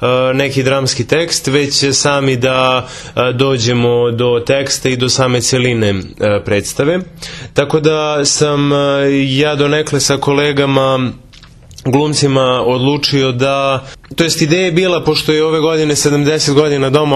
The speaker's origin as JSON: {"language": "Serbian", "town": "Kragujevac", "region": "Šumadija", "country": "Serbia", "tie": "born or raised there", "said": "ja sam Kragujevčanin, ovdje sam odrastao u Domu omladine u dramskom studiju."}